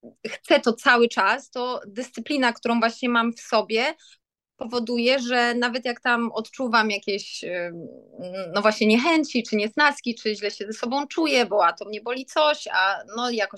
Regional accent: Wrocław, Lower Silesian Voivodeship, Poland; pochodzę z Wrocławia, a uczyłam się w szkole baletowej w Warszawie. Jestem jedynaczką

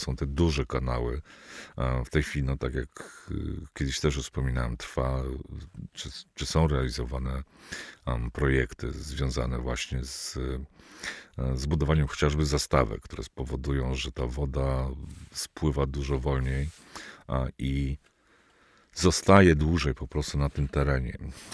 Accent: Biebrza, Podlaskie Voivodeship, Poland; born there; ja się urodziłem w miejscowości o nazwie nomen omen Biebrza.

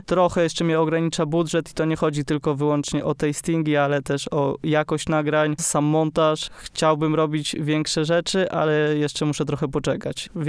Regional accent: Brodnica, Kuyavian-Pomeranian Voivodeship, Poland; bo ja sam jestem z Brodnicy. To jest jakieś 120 kilometrów od Olsztyna.

